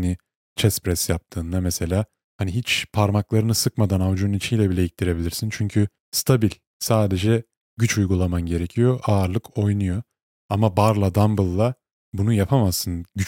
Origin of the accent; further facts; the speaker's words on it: İzmir, Turkey; Ben İzmirliyim.